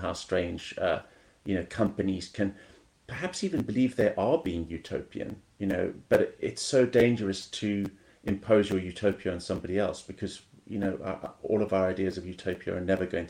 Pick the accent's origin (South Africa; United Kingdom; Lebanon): South Africa; also born or lived in Kenya; I grew up in South Africa and Kenya